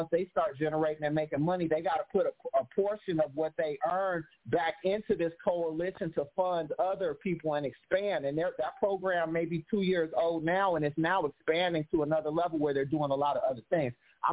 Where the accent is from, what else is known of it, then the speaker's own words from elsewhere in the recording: Chicago, Illinois, United States; also born or lived in Los Angeles; now in Oakland, United States; I live in Oakland today, though I'm from Chicago, born and raised. You know, I've also lived in L.A.